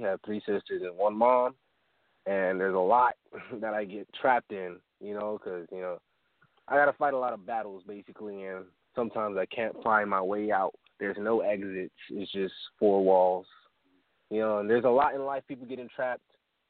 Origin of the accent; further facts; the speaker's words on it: Miami, Florida, United States; now in Lakeland, United States; Was born and raised in Miami. Now I'm down here in Lakeland, Florida.